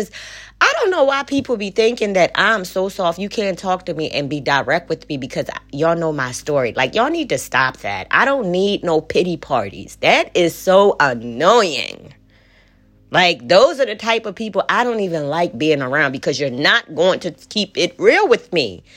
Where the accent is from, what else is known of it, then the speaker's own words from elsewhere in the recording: Kenya; Y'all know I'm from Kenya.